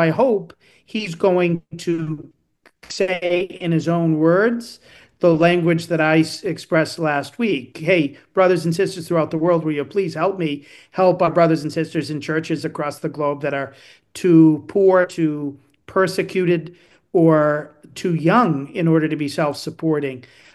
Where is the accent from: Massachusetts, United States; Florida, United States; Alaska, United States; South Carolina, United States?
Massachusetts, United States; Boston; as a Bostonian, we don't have accents, everybody else has accents.